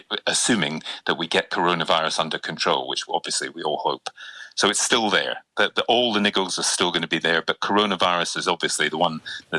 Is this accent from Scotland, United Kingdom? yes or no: yes; Scotland, United Kingdom; I speak as a Scot, the two Scottish words which most of us learn in our childhood are thrawn, which means very stubborn, and scunnered, which means sickened by something.